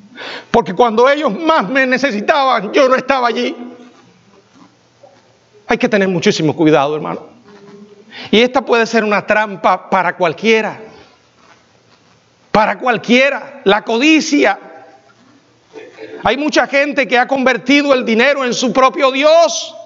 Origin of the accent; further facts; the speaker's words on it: Cuba; Y le hablo de Cuba porque es mi tierra y sé lo que está viviendo esa tierra.